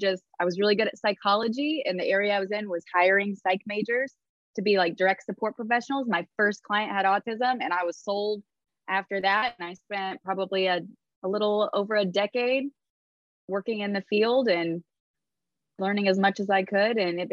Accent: Indiana, United States; I love it down here, which, I mean, I came from Indiana, so anything would be better probably, but I love it down here.

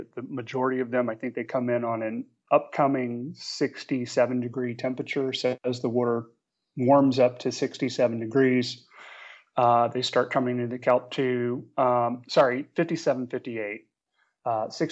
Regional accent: New Orleans, Louisiana, United States; now in California, United States; I grew up in New Orleans, and I was out here in California when I read that.

